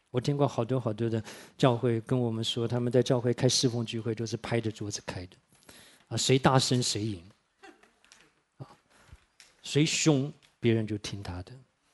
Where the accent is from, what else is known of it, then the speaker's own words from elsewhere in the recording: Tainan, Taiwan; 我们小的时候在台南啊